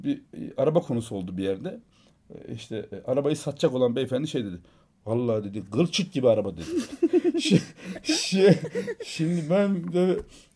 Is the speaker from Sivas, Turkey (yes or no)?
no; Çubuk, Ankara, Turkey; ben çubukluyum aslen.